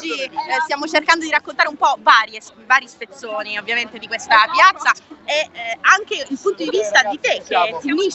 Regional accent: Syria; Italian is a second language; Io spero che vengo dalla Siria e quindi sono qui per poter gridare al mondo

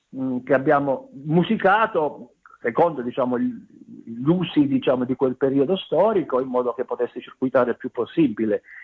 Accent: Campomaggiore, Basilicata, Italy; pensavo che Campomaggiore, il mio paesino di 1000 abitanti in Basilicata, fosse un quartiere di una metropoli diffusa

